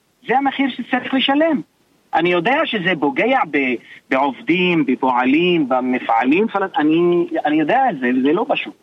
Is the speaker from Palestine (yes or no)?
yes; Palestine; נכון, על חשבוני כפלסטיני.